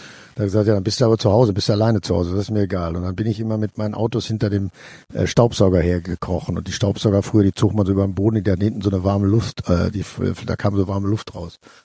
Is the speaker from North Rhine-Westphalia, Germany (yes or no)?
yes; Bochum, North Rhine-Westphalia, Germany; Und dann bin ich mit 2 Jahren nach Bochum gekommen. Also ich kenn nur Bochum. Also ich bin in der Friederikastraße groß geworden. Erst in Wiemelhausen groß geworden. Dann in der Friederikastraße